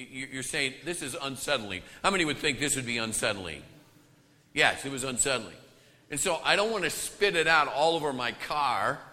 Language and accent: English; Midwest, United States; I'm from the Midwest, excuse me.